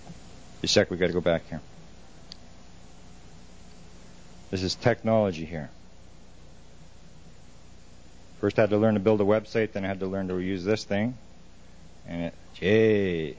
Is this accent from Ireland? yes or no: no; Canada; I'm from Canada, eh? And I'm considered a bit of a traitor in my own country, as I'm quite often in the States.